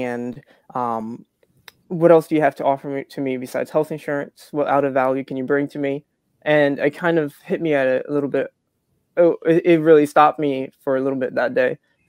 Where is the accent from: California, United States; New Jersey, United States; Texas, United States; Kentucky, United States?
New Jersey, United States; Atlantic City; I was originally from South Jersey. Atlantic, I grew up Atlantic City.